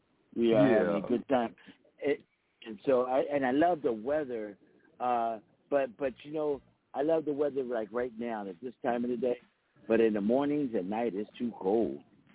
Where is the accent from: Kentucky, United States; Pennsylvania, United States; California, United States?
Pennsylvania, United States; moved away as an adult; I was actually here longer than I was in my home state, Pennsylvania, because I left there when I was 20